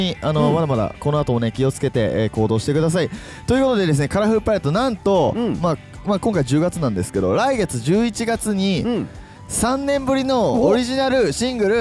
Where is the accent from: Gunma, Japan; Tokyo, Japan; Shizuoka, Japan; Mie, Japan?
Shizuoka, Japan; 僕たちの出身の静岡県内の幼稚園